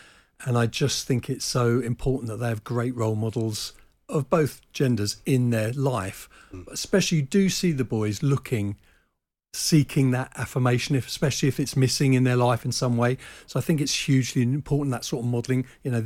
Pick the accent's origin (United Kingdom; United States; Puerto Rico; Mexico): United Kingdom; Croydon, London; There's also a theme of South London. I'm from Croydon. I grew up around the area. My family are all from there.